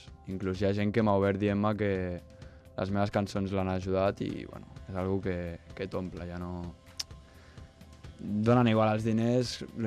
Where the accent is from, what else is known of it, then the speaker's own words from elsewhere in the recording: Mirasol, Catalonia, Spain; Soc de Mirasol, sí.